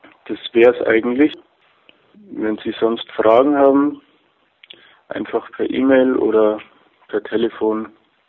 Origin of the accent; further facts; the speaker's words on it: Munich, Bavaria, Germany; Ich komme aus München und da ist gerade sehr wenig zu machen.